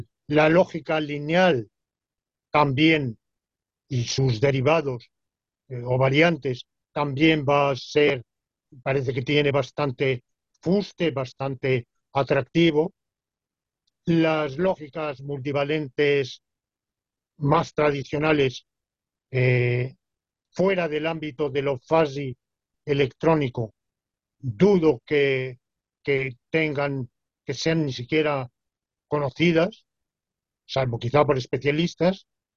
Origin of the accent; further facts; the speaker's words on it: Spain; Soy español, no cabe duda. Basta escucharme cómo pronuncio, está clarísimo